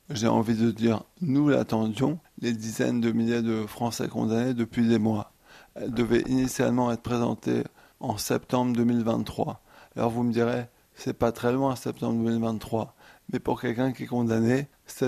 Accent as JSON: {"language": "French", "country": "France", "said": "Je suis français, j'aime mon pays, je veux pouvoir m'éteindre en France."}